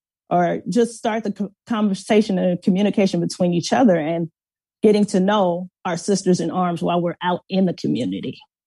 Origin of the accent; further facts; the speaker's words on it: Inglewood, California, United States; also born or lived in Los Angeles; I was born in Los Angeles, raised in Inglewood, California. Yes, Inglewood.